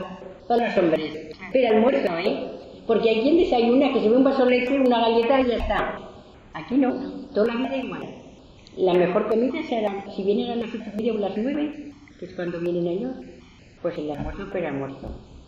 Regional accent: Madrid, Community of Madrid, Spain; yo soy de Madrid.

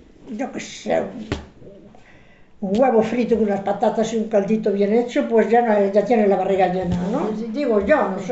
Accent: Sotomayor, Galicia, Spain; Soy de Sotomayor. Tengo, nací el 34, sí, el 35, y ya me veis como soy, tengo 88 años

